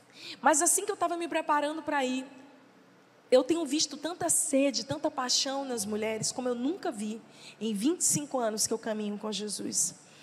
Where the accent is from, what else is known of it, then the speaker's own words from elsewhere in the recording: São Luís, Maranhão, Brazil; por cada cidade, pela minha cidade natal, São Luís, pelo Brasil